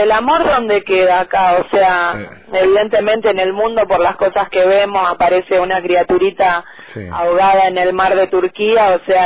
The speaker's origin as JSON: {"language": "Spanish", "region": "Santa Fe", "country": "Argentina", "tie": "born there", "lives_now": "Tierra del Fuego, Argentina", "said": "nací en Santa Fe y vivo en Tierra del Fuego ahora hace 6 años, pero vine por primera vez hace 21 años a Tierra del Fuego, y bueno, y estoy acá entre idas y vueltas hace 21 años."}